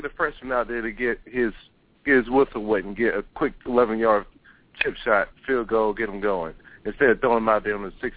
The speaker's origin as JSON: {"language": "English", "town": "Auburn", "region": "Alabama", "country": "United States", "tie": "born or raised there", "said": "I'm actually from Auburn, man. Born and raised there. But went to school at Alabama."}